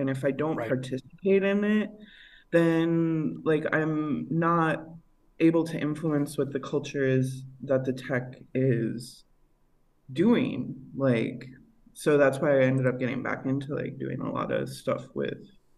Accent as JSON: {"language": "English", "region": "California", "country": "United States", "said": "I mostly hang out with like the glitch and trash artists online mm-hmm. now, and I'm from the Bay Area."}